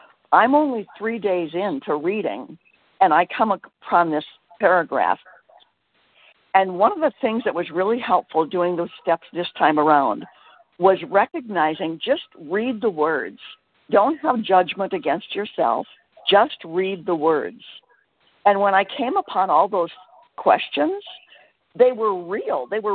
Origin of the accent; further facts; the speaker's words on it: Minnesota, United States; I'm from Minnesota, temporarily in Florida.